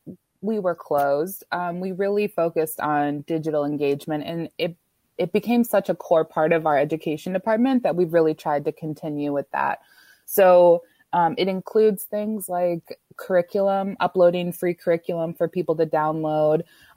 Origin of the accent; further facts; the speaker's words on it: Virginia, United States; So I'm not from Wisconsin. I'm from Virginia.